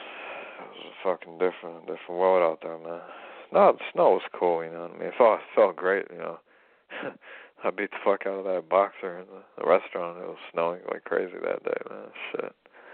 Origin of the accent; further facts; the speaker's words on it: United States; But no, man, I'm an American, and I'm American / Russian, and I just much rather, stay in America